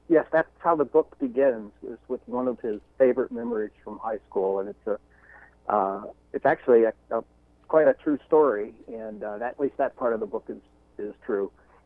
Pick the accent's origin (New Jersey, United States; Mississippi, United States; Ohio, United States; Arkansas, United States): Ohio, United States; Cleveland; We're both from Cleveland, Ohio.